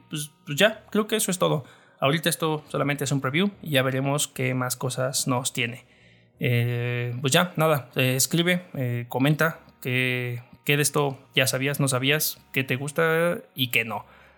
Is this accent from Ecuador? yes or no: no; Mexico; en mi país todavía, en México, todavía no está disponible